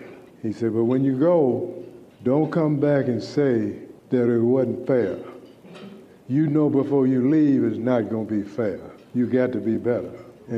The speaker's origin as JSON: {"language": "English", "region": "the South", "country": "United States", "said": "And then secondly, I was coming from the South. I never went to school or played with a white player."}